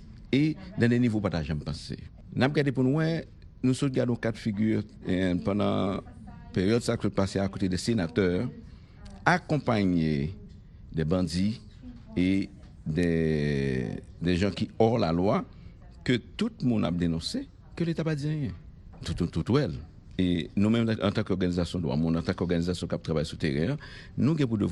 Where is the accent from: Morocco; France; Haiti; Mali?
Haiti; Nous t'es venir en tant qu'haïtien pour nous jeunes